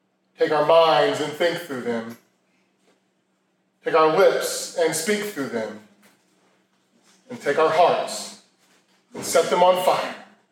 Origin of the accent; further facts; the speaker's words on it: United States; But growing up in America, you've heard the term pulling yourself up by the bootstraps.